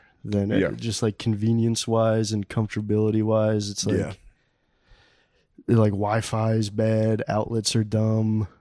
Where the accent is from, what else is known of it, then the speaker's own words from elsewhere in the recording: United States; I was just like, I'm American.